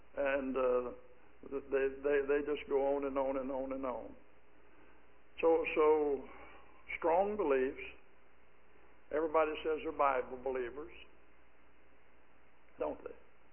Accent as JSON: {"language": "English", "region": "Arkansas", "country": "United States", "tie": "born there", "said": "I was born in Arkansas a number of generations ago"}